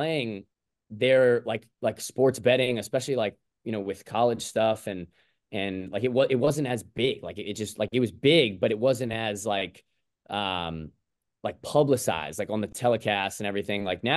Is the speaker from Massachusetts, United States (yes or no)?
no; New York City, New York, United States; Via New York City, yes, sir. Born and raised in New York City.